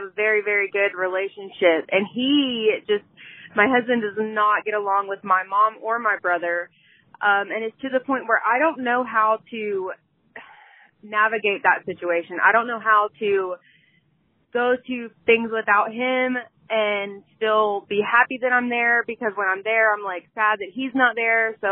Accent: Big Spring, Texas, United States; I'm from Big Spring, Texas.

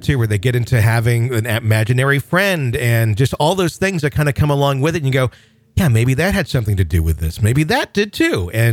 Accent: Rienzi, Mississippi, United States; And we've talked about this place on the air many a times, Ryanzi Cemetery in my hometown.

